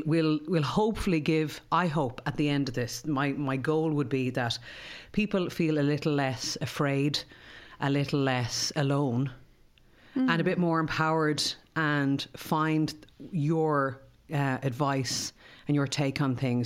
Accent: Ireland; So let's talk about us as Irish people.

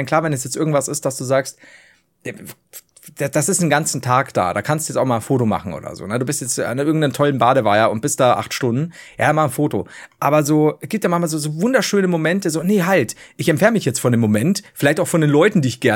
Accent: Bavaria, Germany; ich komme halt von unten aus Bayern.

